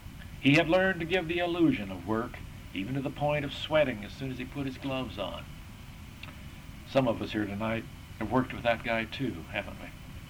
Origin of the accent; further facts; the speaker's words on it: United States; I come from a place. I originate, as an American, from a place in a specific rural Western sense of the word.